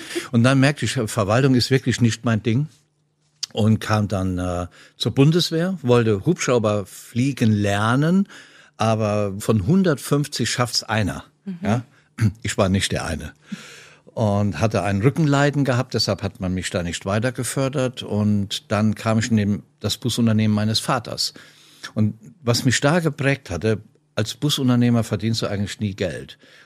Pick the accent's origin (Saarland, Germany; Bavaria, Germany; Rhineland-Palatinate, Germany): Rhineland-Palatinate, Germany; Ich komme ja aus dem Westerwald zwar, aber durch langjährige Tätigkeiten oder Jahrzehnte, mein Unternehmen war ja in Rengsdorf und Radio mache ich ja seit ewigen Zeiten, seit 37 Jahren, das ist ja Koblenz. Daher kenne ich natürlich die ganze Eifelregion